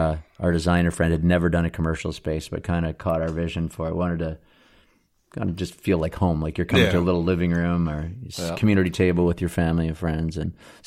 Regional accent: Medicine Hat, Alberta, Canada; now in Kelowna, Canada; one of my buddies that I grew up with in Medicine Hat. I'm a Southern Alberta boy, but I've been in Kelowna for 26 years.

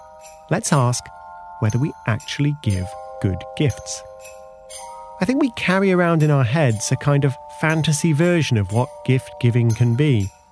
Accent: United Kingdom; including the UK, my home country

